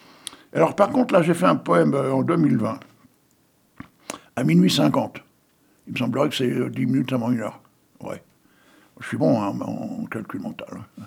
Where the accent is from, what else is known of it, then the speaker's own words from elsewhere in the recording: Bruay-en-Artois, Hauts-de-France, France; born there; Moi, je suis né dans les Corons, en plus, à Bruay-en-Artois. Tu vois ? Et mon père était mineur à Bruay-en-Artois.